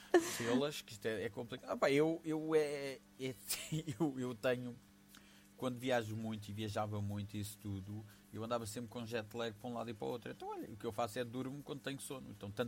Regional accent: Avelar, Centro, Portugal; ajudei lá na minha terra na festa de Natal da Sociedade Filarmónica Avelarense, que eu sou da Velara

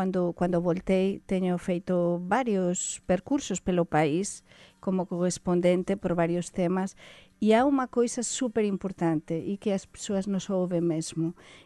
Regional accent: La Rioja, Spain; born there; Portuguese is a second language; E na Rioja, onde eu nasci também.

